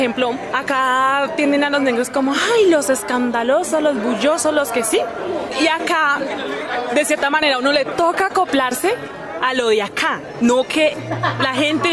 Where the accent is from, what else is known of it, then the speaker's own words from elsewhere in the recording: Chocó, Colombia; now in Bogotá, Colombia; Yo soy chocuana, me crié una parte en el Chocó.